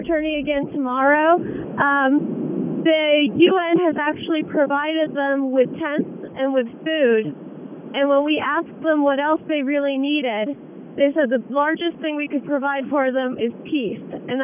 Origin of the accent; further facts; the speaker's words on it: United States; although as an American, I think I have more of a capability to affect change in terms of lobbying the government